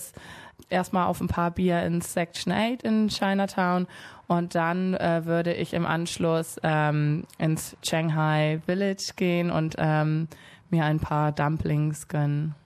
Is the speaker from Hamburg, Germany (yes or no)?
yes; Hamburg, Germany; now in Melbourne, Australia; Ja, ich habe natürlich so den Vergleich zu Hamburg in Deutschland. Das ist natürlich jetzt schwer zu sagen, weil es meine Heimatstadt ist und ich Hamburg natürlich auch sehr gern habe.